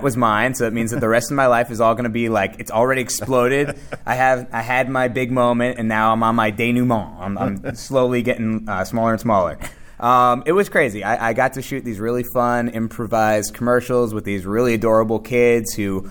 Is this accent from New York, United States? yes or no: yes; New York City, New York, United States; That's where I'm from. Yeah, I grew up in New York